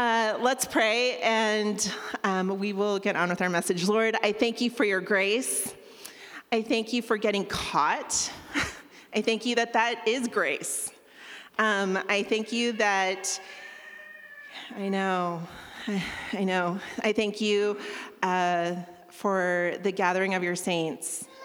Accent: California, United States; I grew up in California, driving on the 210 freeway

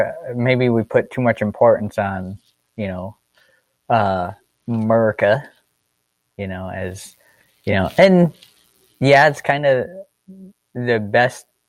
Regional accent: United States; Is I follow Yahweh first and then I'm an American.

